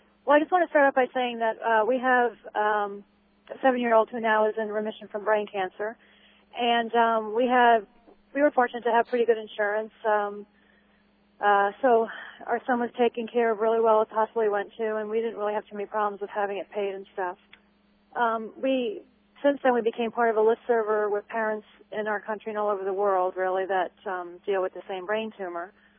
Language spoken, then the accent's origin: English; United States; as an American, the socialized medicine definitely hits home to us.